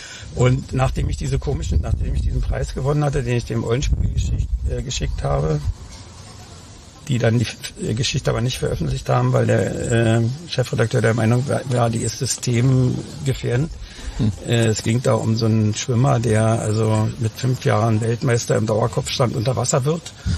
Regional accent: Berlin, Germany; accent: Berlin; Und da kam mir das sehr zugute, dass ich so Berliner habe. Die dachten, ich komme aus West-Berlin.

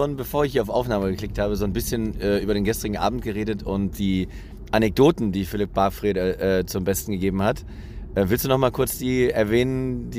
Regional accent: Lower Saxony, Germany; ich bin aus Niedersachsen, aber ich war schon lange nicht mehr hier.

